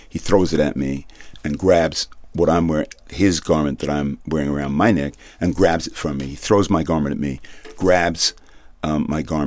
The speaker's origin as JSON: {"language": "English", "region": "England", "country": "United Kingdom", "tie": "born there", "said": "So I was born in England, and my mom was a nurse, and I'm Jamaican."}